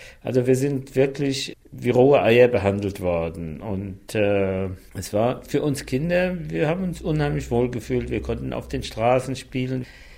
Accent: Frankfurt, Hesse, Germany; accent: Frankfurt; German is a second language; Ich habe ja hier eigentlich richtig Deutsch gelernt, das hört man an meinem Frankfurterischen.

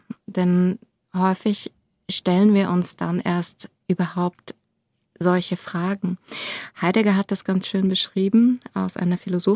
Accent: Länderscheid, Hesse, Germany; Ich bin in einem ganz kleinen Dorf in Länderscheid aufgewachsen, in der Nähe von Homberg-Efze, wiederum in der Nähe von Kassel.

